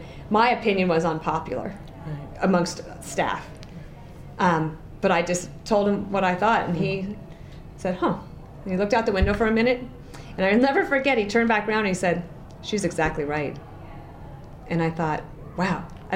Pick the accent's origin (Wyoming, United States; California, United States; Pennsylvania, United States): Wyoming, United States; And when I say, no, I grew up in Wyoming, they think, oh, she knew the Cheneys.